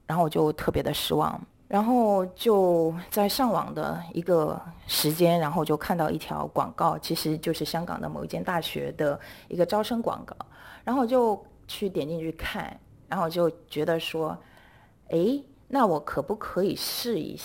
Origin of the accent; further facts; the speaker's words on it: China; moved away as an adult; now in Hong Kong; 我是在内地出生长大，完成了我的本科学习，然后在内地继续工作了几年以后才来到香港。我是2009年到的香港。